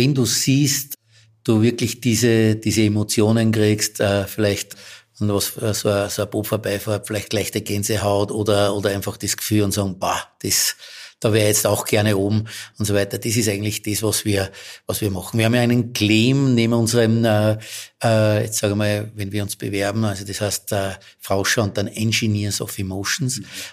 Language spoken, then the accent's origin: German; Gmunden, Upper Austria, Austria; ich bin eben in Gmunden aufgewachsen, bin jetzt 58 Jahre alt.